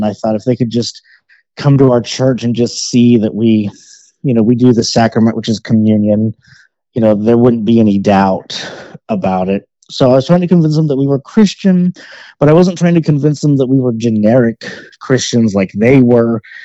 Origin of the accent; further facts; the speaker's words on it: Texas, United States; I wasn't born here, but I was raised in Texas, and so I never really had that Utah culture as part of my upbringing.